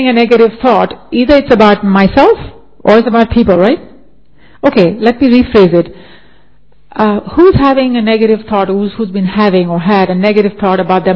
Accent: Japan; English is a second language; I'm from this religious background. Anybody? Because I come from Japan.

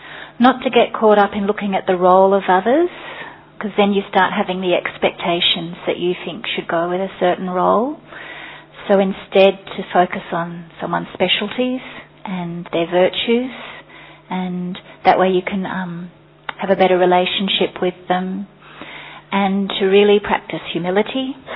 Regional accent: Australia; from Australia

